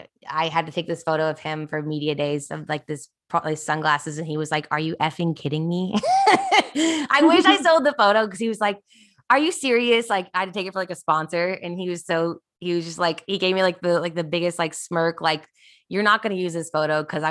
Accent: Kansas City, United States; Did you guys know that I grew up in Kansas City?

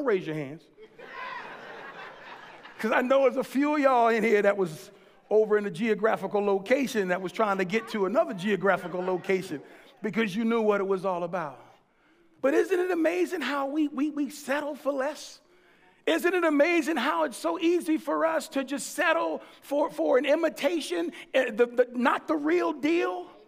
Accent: Philadelphia, Pennsylvania, United States; I'm from Philly, right?

